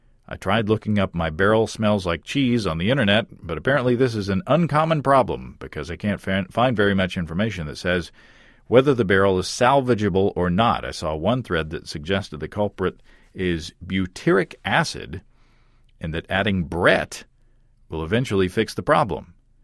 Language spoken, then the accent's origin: English; Hot Springs, Arkansas, United States; I come from Hot Springs, Arkansas, which has both hot springs coming up out of the ground at like 140 degrees Fahrenheit